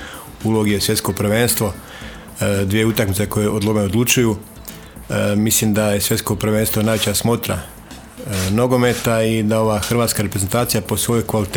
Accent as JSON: {"language": "Croatian", "town": "Livno", "region": "Federation of Bosnia and Herzegovina", "country": "Bosnia & Herzegovina", "tie": "born or raised there", "said": "Da, točno je, kao djeca sam počeo da igram nogomet tamo."}